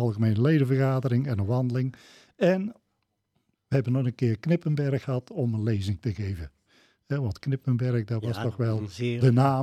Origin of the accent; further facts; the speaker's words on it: Ulicoten, North Brabant, Netherlands; born there; now in Baarle-Nassau, Netherlands; En ik ben geboren in Ulikoten, maar ik woon sinds 1969 in Baarle-Nassau.